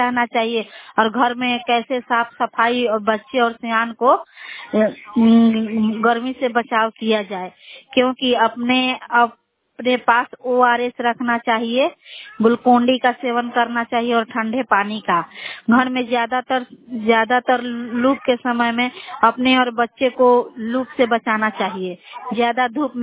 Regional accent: India; मैं हराजी पंचायत से हूँ।

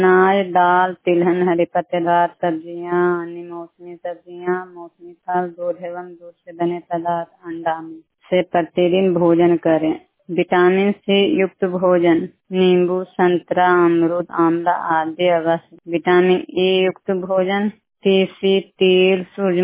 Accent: Utarnama, Bihar, India; उतरनामा panchayat, उतरनामा cluster, उतरनामा गांव है, जिला नालंदा, थाना रहोई, ब्लॉक रहोई के निवासी हूँ।

